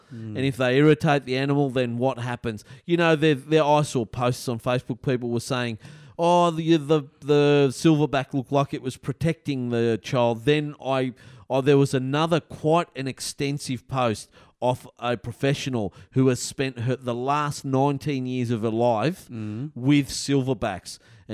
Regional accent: New South Wales, Australia; Well, you do know that I'm originally from New South Wales and NRL is my sport.

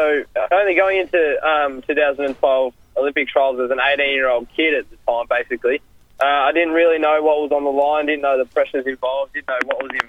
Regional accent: Tooradin, Victoria, Australia; I'm from Tooradin, so I grew up in Tooradin. Just recently moved out to Montella to be a little bit closer to training, but Tooradin will always be home to me.

